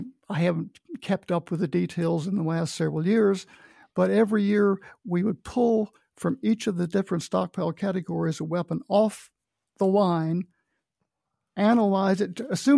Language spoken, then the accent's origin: English; Kentucky, United States; born there; and I was born in Kentucky, which was probably counted as the United States at the time.